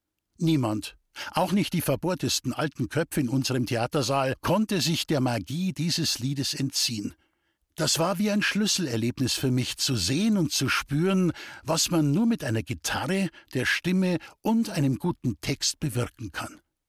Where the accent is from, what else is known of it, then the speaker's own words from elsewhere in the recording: Reichertsheim, Bavaria, Germany; dass es meine wilde Bauernbubenkindheit und mein Heimatort Reichertsheim waren, die mich geprägt haben.